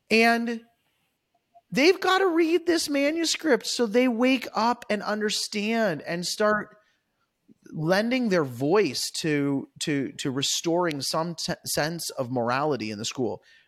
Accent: Ontario, Canada; moved away as an adult; now in Kentucky, United States; I said, oh, well, I'm from Ontario. We just moved down here. We're down here while my son's in school.

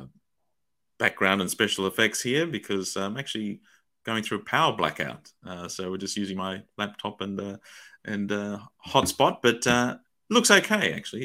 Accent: New South Wales, Australia; yes, no, I'm from New South Wales.

